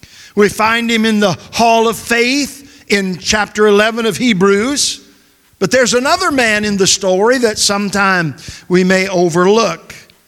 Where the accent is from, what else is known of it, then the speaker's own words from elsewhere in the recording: Michigan, United States; Of course, I was raised in Michigan.